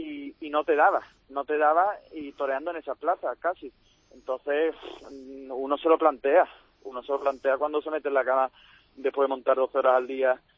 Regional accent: Seville, Andalusia, Spain; yo soy de Sevilla

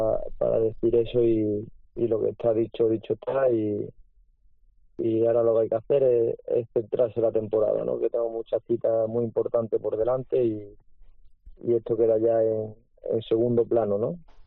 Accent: Seville, Andalusia, Spain; Bueno, pues nada, Sevilla, mi tierra, Morante, el torero con mayor fuerza de Sevilla

